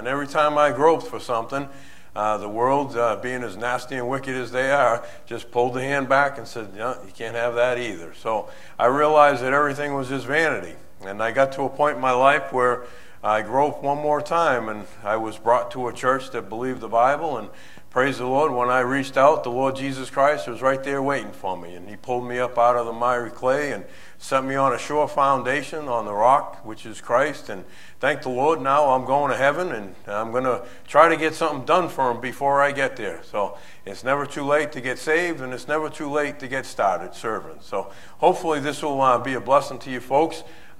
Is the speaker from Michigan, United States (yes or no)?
no; Boston, Massachusetts, United States; I'm from Boston. I'm a Yankee up there, and I have a hard time with the English language itself.